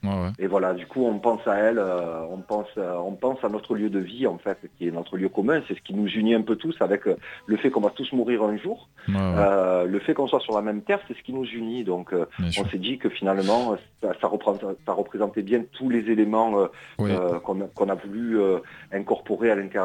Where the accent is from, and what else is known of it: Marseille, Provence-Alpes-Côte d'Azur, France